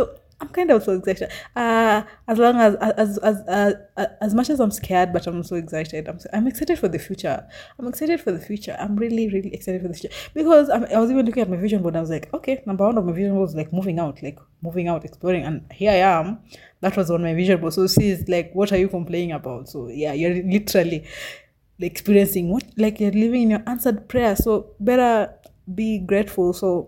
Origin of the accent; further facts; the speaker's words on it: Kisumu, Kisumu County, Kenya; born there; Yeah, I was born in Kisumu, by the way.